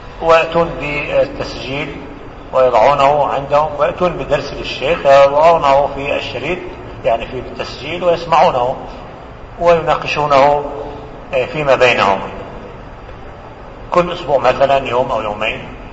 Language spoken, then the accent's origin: Arabic; Egypt; بل عندنا في مصر بلد المطابع